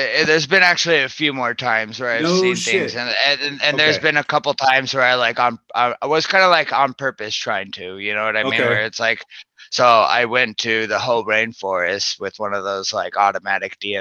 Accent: Alaska, United States; now in Seattle, United States; Like I'm from Alaska. So I've always like, mentally associated better with like people from Philly than Seattle, you know what I mean?

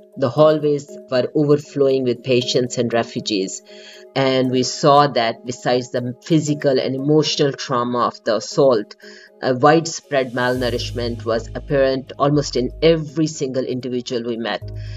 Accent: Canada; I'm a Canadian physician working and living in Calgary area.

